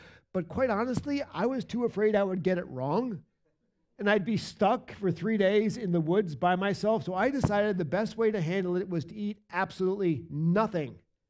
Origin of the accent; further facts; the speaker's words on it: New Jersey, United States; accent: Jersey; See, I grew up in New Jersey. I was a Jersey guy. That was my native tongue. That's the way we used to talk.